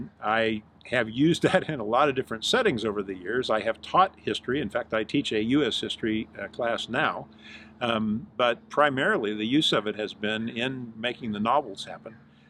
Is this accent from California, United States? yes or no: yes; Bakersfield, California, United States; Growing up in the Central Valley in California, this is always the end of the rainbow for somebody from Bakersfield like us.